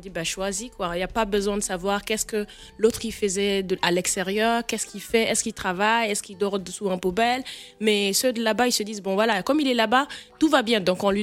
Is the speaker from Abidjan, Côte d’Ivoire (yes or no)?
yes; Abidjan, Côte d’Ivoire; Qui est née à Abidjan, je pense que c'est la ville de l'ambiance.